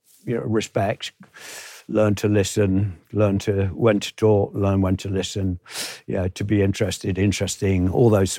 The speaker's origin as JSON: {"language": "English", "town": "Nottingham", "region": "East Midlands", "country": "United Kingdom", "tie": "born or raised there", "said": "the Beeston Camera Club, which is just outside of my hometown in Nottingham."}